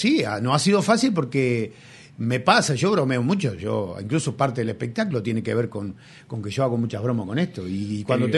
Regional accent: Tacuarembó, Uruguay; now in Montevideo, Uruguay; nosotros llegamos de Tacuarembó en el año 79, en una época muy difícil a Montevideo, donde no era muy fácil cantar.

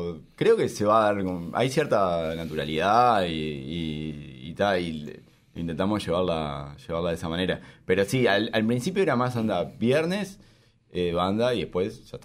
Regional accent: Canelones, Uruguay; Sí, no sé, nosotros también somos de Canelones, entonces como que tenemos una distancia.

